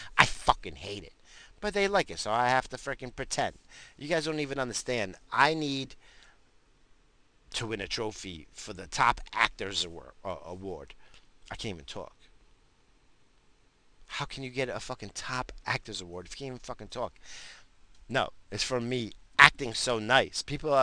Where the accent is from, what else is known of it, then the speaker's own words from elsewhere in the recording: United States; I'm fucking American.